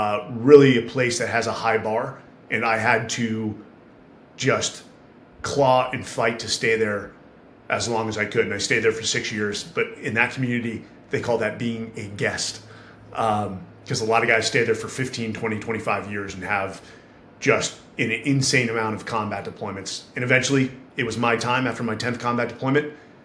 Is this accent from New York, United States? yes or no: no; California, United States; But born and raised in the Bay Area, we've been a long time Bay Area family. In fact, when we came from Italy, 1899 to San Francisco, my parents are still there and my sister and nephews are still there.